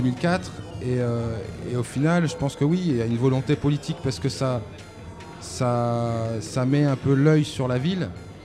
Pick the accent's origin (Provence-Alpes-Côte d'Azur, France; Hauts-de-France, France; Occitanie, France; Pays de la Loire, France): Hauts-de-France, France; Lille; je viens de Lille